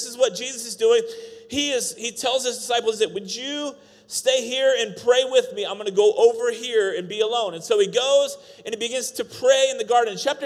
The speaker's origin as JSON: {"language": "English", "region": "Iowa", "country": "United States", "tie": "born or raised there", "said": "we grew up in Iowa and there was like mosquitoes the size of horses"}